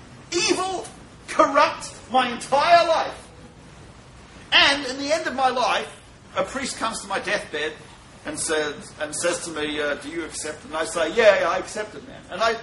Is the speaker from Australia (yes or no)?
yes; Australia; Because I'm Australian